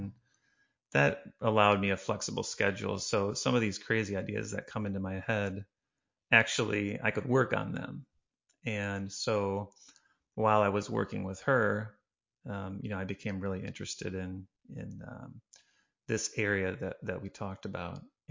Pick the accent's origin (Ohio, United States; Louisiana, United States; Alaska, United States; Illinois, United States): Illinois, United States; Yeah, so I grew up in Northern Illinois, and I studied engineering at University of Illinois at Urbana-Champaign